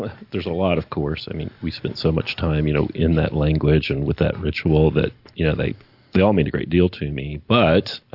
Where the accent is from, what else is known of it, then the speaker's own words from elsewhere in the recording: Tulsa, Oklahoma, United States; came back to the Tulsa area. I'm from the Tulsa area.